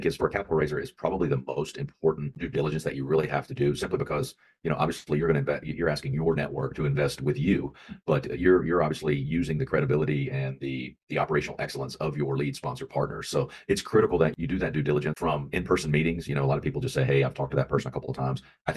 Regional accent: Texas, United States; and then I grew up in the Dallas-Fort Worth region.

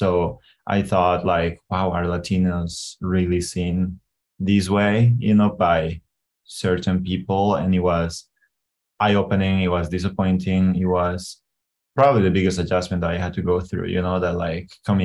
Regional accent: Bolivia; English is a second language; And I was like, oh, I'm from Bolivia. He was like, oh, you're Bolivian.

